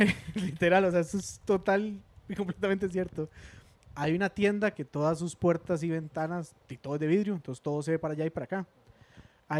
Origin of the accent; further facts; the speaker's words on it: Costa Rica; como costarricense uno está acostumbrado a muchas cosas que son muy normales aquí y que hasta que uno sale del país se da cuenta de que no es así